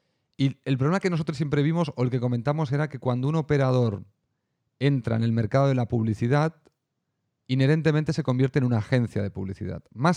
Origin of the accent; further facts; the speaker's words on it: Spain; yo soy de España y cuando yo era niño aquí había solo dos canales de televisión.